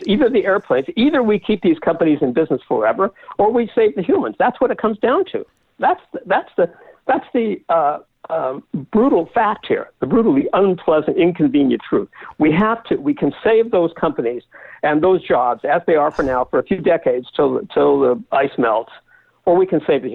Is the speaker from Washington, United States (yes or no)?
yes; Seattle, Washington, United States; I grew up in Seattle, we had lakes and Puget Sound and whatnot.